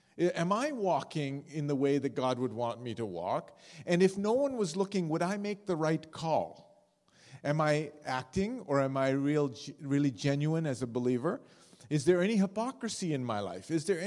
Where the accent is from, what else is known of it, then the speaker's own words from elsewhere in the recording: Karachi, Sindh, Pakistan; born there; First of all, I was born in Karachi, Pakistan.